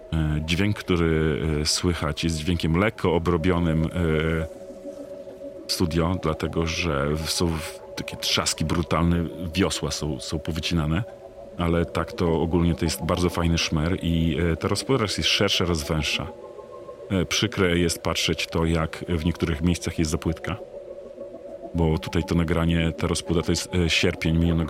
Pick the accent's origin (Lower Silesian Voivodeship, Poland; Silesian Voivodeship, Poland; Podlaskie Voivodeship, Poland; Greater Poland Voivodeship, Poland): Podlaskie Voivodeship, Poland; Białystok; tak naprawdę jestem białostoczaninem, podlasianinem